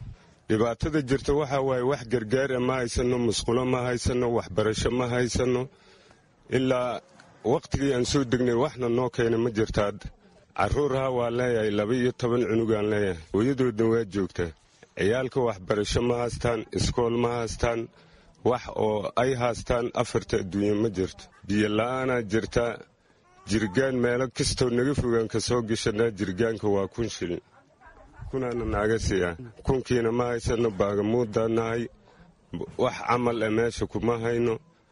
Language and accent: Somali; Qoryooley, Lower Shabelle, Somalia; moved away; waxaan ka soo barakacay Qoryooley, halkaanaan soo aadnay Qoryooley.